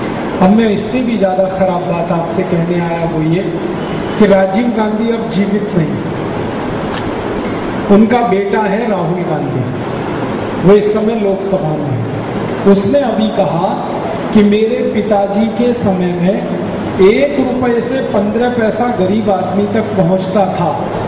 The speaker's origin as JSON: {"language": "Hindi", "town": "Aligarh", "region": "Uttar Pradesh", "country": "India", "tie": "born or raised there", "said": "मेरा जन्म उत्तर भारत के एक गांव में हुआ, उस गांव का जिला है अलीगढ़। अलीगढ़ जो है दिल्ली से लगभग 130 किलोमीटर की दूरी पर है, माने राजधानी के नजदीक है। तो मेरा गांव राजधानी से 130 किलोमीटर है और मेरे गांव में बिजली नहीं है अभी।"}